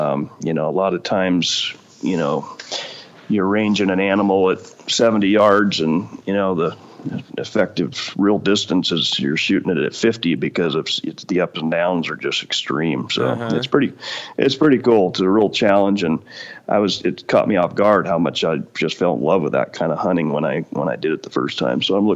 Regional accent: Oregon, United States; also born or lived in Colorado; I struck out here in my home state of Oregon, but I ended up pulling one of the better units in Colorado after a short 25-year wait.

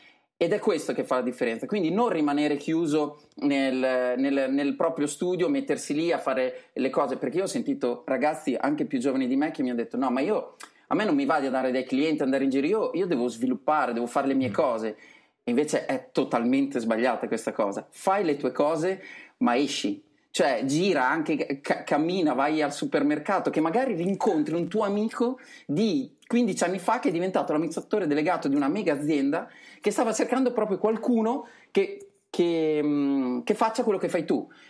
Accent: Forlì, Emilia-Romagna, Italy; io sono di Forlì, ai tempi vivevo a Sant'Arcangelo, comunque la zona è quella lì

